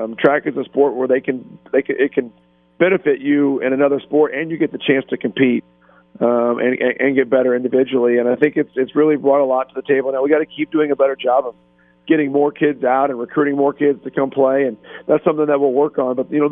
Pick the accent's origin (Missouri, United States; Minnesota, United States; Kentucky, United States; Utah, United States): Missouri, United States; Jefferson City; growing up in Jeff City and being around Jeff City for a long time, you always followed.